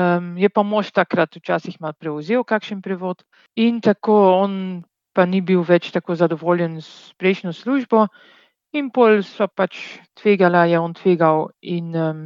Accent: Belgium; now in Slovenia; ja sem več Belgika, več Slovenka

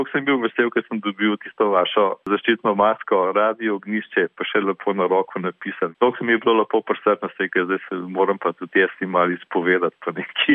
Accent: Ljubljana, Central Slovenia, Slovenia; jaz sem namreč Ljubljančan.

